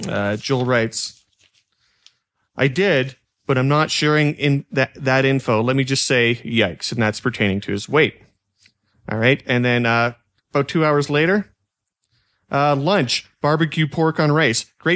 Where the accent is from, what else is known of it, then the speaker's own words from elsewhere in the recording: Canada; I know we're Canadian.